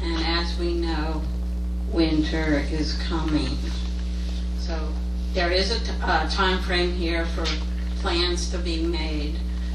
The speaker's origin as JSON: {"language": "English", "town": "Arlington", "region": "Virginia", "country": "United States", "lives_now": "Lehigh Valley, United States", "said": "I'm from Arlington, Virginia. I've lived here since 1970 in the Lehigh Valley, and I'm near the Hill to Hill Bridge"}